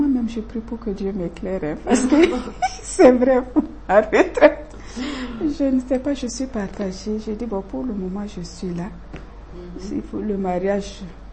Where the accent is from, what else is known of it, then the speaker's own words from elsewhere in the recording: Mali; now in Côte d'Ivoire; moi, tout le monde sait que je suis malienne, mais depuis 72, décembre 72, je suis arrivée en 73, par mon mariage, j'ai la nationalité ivoirienne.